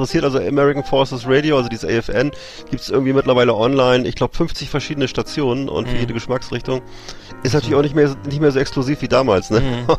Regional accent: Bremerhaven, Bremen, Germany; Ja, ich weiß natürlich noch, dass es früher immer, bei uns in Bremerhaven, dass da immer ab und zu mal dann im Kraftwerk, da waren die Amis

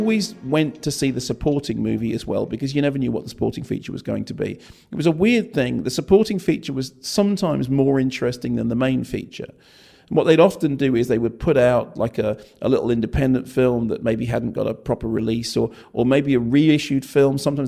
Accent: Finchley, London, United Kingdom; I grew up in Finchley, and there was a couple of cinemas that I could get to by bike or by bus.

